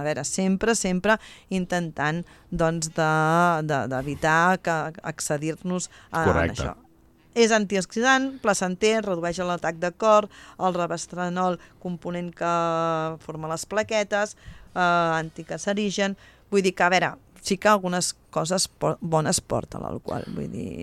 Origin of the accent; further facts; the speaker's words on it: Manresa, Catalonia, Spain; jo soc de Manresa